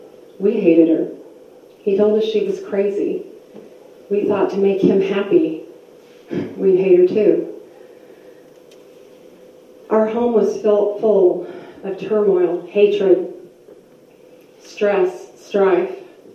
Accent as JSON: {"language": "English", "region": "Illinois", "country": "United States", "tie": "born or raised there", "said": "Well, I grew up outside of Chicago, and my dad pastored actually a wonderful church there"}